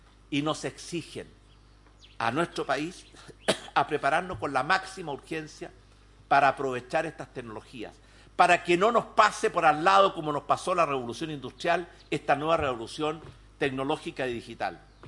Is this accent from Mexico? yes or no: no; Chile; como presidente de Chile, como chileno